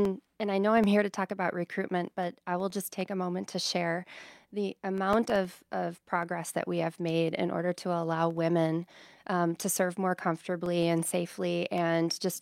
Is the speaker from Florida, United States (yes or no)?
no; Darlington, Wisconsin, United States; I born and raised in Darlington, Wisconsin.